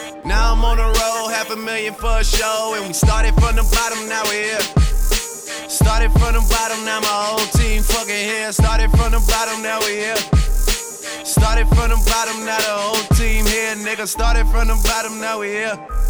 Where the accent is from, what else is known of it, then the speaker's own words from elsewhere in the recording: Cleveland, Ohio, United States; I'm from Cleveland, Ohio, man. We're all about the underdogs in Cleveland, Ohio.